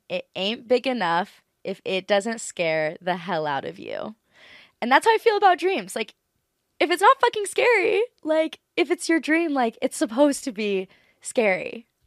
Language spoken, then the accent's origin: English; Hawaii, United States; Like, there's this girl, I'm from Maui, Hawaii. I don't know if you knew that.